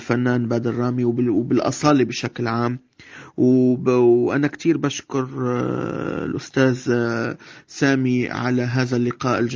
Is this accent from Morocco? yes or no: yes; Morocco; also born or lived in Syria; وما بنسى أيضا بلدي الثاني المغرب الحبيب، البلد اللي ولدت فيه ونشأت فيه ودرست فيه